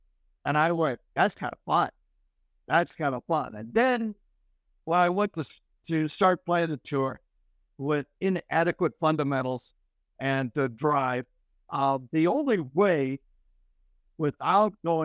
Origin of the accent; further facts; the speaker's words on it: Garden Grove, California, United States; I grew up in Garden Grove, California. I went to Garden Grove High School.